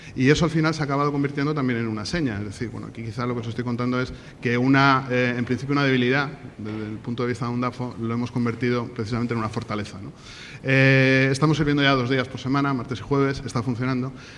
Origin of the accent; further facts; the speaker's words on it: Almería, Andalusia, Spain; No, con nosotros no, somos almerienses y trabajamos de otra forma, ¿no?